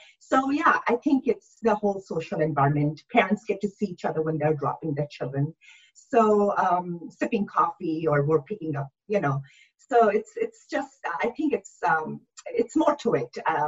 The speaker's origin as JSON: {"language": "English", "country": "Canada", "tie": "born or raised there", "also_born_or_lived": "Middle East", "said": "For me, I grew up partially in Middle East and Canada."}